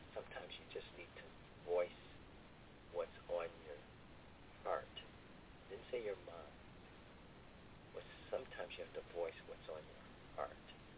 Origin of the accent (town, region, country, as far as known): Ohio, United States; born or raised there